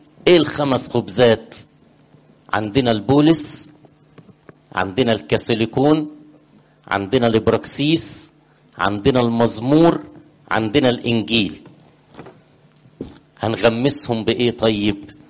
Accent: Upper Egypt, Egypt; أنا فاكر زمان، أنا صعيدي يعني، ففي الصعيد كان أبونا يقول لنا

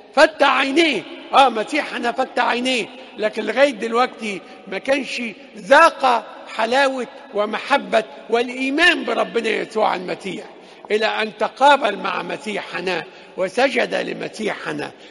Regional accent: Egypt; التي باركت كل بلادنا مصر من هذه البقعة المقدسة

